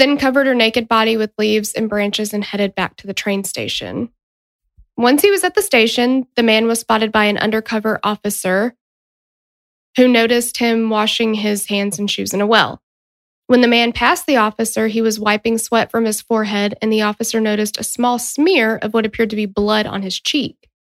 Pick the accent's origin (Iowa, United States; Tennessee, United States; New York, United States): Tennessee, United States; We are from Tennessee.